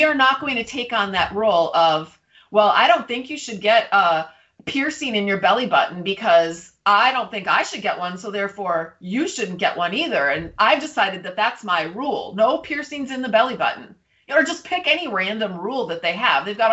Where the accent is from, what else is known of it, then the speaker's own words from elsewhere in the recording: Minneapolis, Minnesota, United States; I'm from Minneapolis, Minnesota.